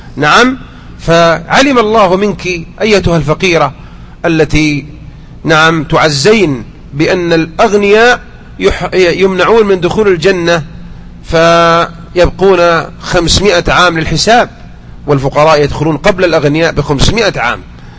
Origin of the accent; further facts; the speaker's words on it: Mecca, Makkah Province, Saudi Arabia; أذكرها وأنا صغير في مكة كانوا ينثرون مثل هذا